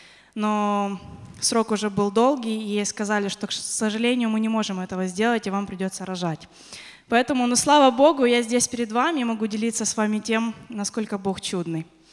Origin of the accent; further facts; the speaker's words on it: Lutsk, Volyn Oblast, Ukraine; also born or lived in Saint Petersburg, Russia; Я родилась в Санкт-Петербурге, поскольку там училась моя мама, и там же она познакомилась с моим отцом. После этого мы переехали в Луцк, на Украину, но без отца.